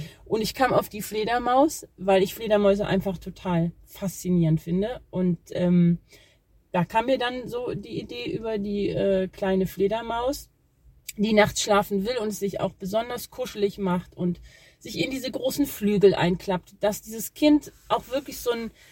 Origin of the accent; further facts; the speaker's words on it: Sankt Augustin, North Rhine-Westphalia, Germany; now in Rhineland-Palatinate, Germany; Ja, ich komm aus St. Augustin und genau.